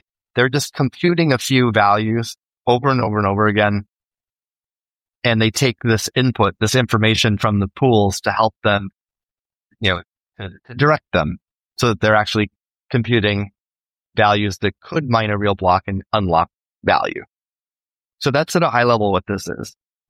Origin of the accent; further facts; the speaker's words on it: United States; And I guess we're American, yay.